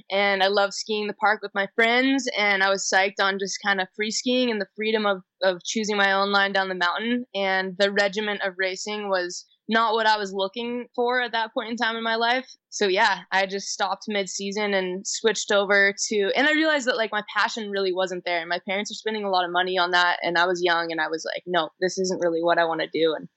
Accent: Squaw Valley, California, United States; also born or lived in Truckee; Yeah, I was born in Truckee. I grew up in Squaw Valley.

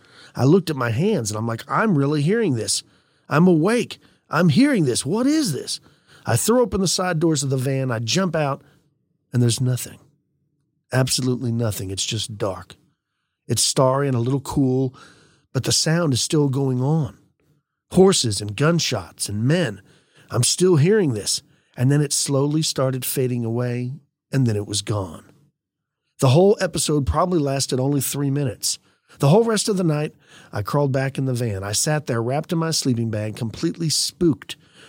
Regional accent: Ohio, United States; now in Monterey, United States; I'm from Ohio, and I've lived in Monterey, California now for the last 40 years.

